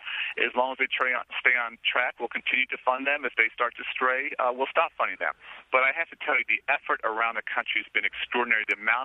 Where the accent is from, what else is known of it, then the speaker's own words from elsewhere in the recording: Illinois, United States; including the state I'm from Illinois